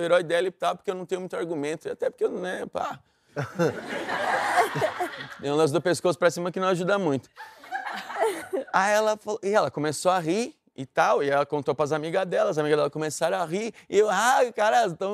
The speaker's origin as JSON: {"language": "Portuguese", "region": "Rio de Janeiro", "country": "Brazil", "said": "Sou do Rio, pô"}